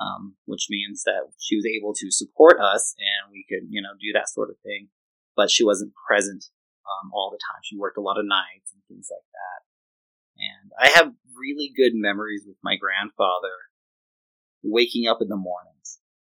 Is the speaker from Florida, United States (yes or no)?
yes; Orlando, Florida, United States; born there; So I was born in Orlando, Florida, the Sunshine State, and I had a different childhood than a lot of children have.